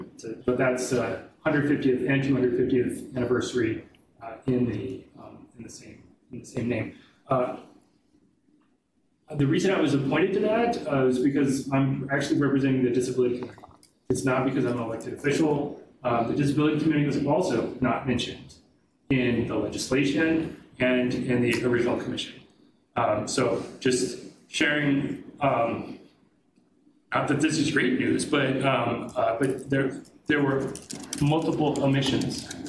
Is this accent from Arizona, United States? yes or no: no; Nacogdoches, Texas, United States; But I grew up in Nacogdoches, a small town in East Texas, Caddo Indian name. So the Caddo Nation was strong in the where I grew up